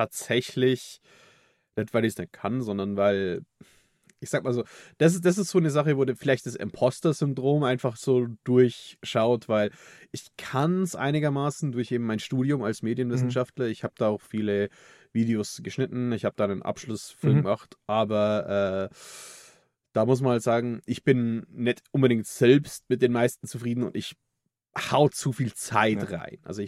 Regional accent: Bavaria, Germany; Ich fühle mich wie ein Oberpfälzer. Das ist meine Heimat. Aber ja, ich bin ja hin und her gerissen zwischen zwei Welten.

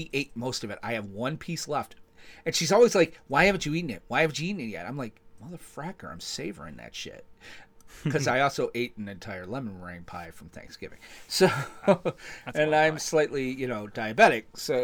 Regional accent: New York, United States; we decided that we wanted to go to my wife's favorite place to go when we go to my hometown, Casa Lager Winery. And while we were there, I forget where I was going with that. Oh shit! They were selling grape pies. So grape pie is a delicacy from Western New York.

